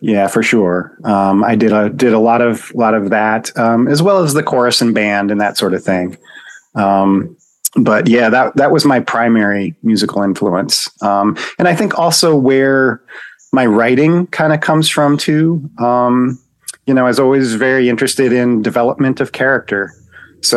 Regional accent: Pennsylvania, United States; I grew up in North Central, which is very rural. Probably the closest like known city would be Corning, New York. Actually, we're right on the New York State border.

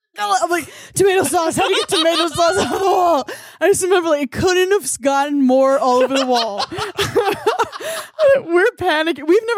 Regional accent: New York, United States; Like I'm just a New Yorker, which is funny because you're from Maryland

